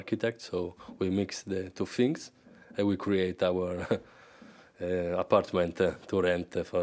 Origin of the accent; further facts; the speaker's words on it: Rome, Lazio, Italy; English is a second language; now in Barcelona, Spain; I'm from Italy. I'm originally from Rome, but I live in Barcelona from 8 years.